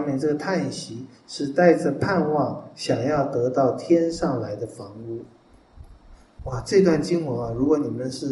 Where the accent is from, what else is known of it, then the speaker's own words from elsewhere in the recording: China; 是我们中国人其实最容易明白，中国人最爱面子，就羞耻。